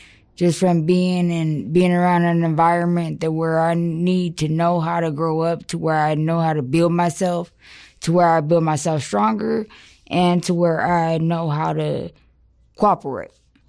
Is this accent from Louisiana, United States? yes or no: no; Denver, Colorado, United States; I grew up in Colorado, in Denver.